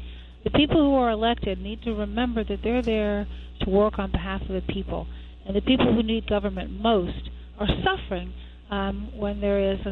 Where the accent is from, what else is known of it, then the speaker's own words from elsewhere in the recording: Chicago, Illinois, United States; Well, you know I'm from Chicago, and I know how to dress